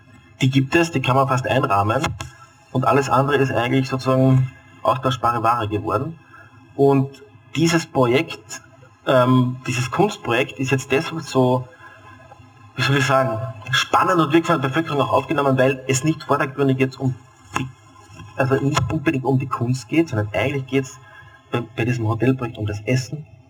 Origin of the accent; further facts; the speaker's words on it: Bad Kleinkirchheim, Carinthia, Austria; also ich komme ursprünglich aus Bad Kleinkirchheim, das ist ein Tourismusort in den Kärntner Nockbergen.